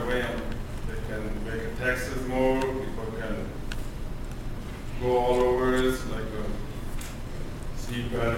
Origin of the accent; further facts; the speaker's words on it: England, United Kingdom; I'm an English boy.